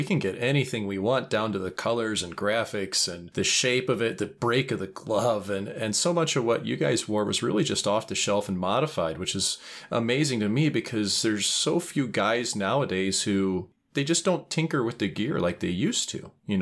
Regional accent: St. Louis, Missouri, United States; Yeah, and I'm being from St. Louis, though, even if it may have been from the expansion side of it, I know that cemented hockey in town

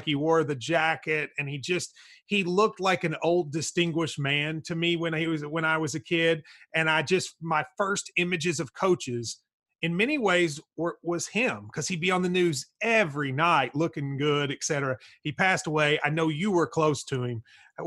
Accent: Kentucky-Tennessee border, United States; So I grew up on the Kentucky-Tennessee border. All my TV stations I got were Tennessee stations.

